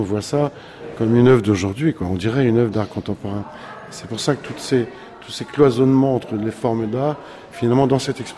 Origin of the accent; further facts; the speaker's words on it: Grenoble, Auvergne-Rhône-Alpes, France; ma ville natale